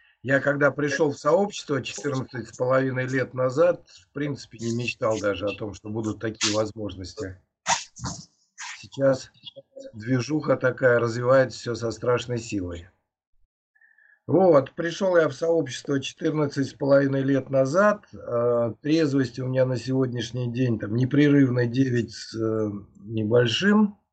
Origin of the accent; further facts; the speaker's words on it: Kaliningrad, Kaliningrad Oblast, Russia; я алкоголик, вот, я из Калининграда.